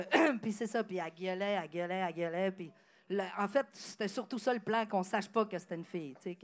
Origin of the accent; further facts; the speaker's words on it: Chicoutimi, Quebec, Canada; Moi, je les écoutais, je viens de Chicoutimi.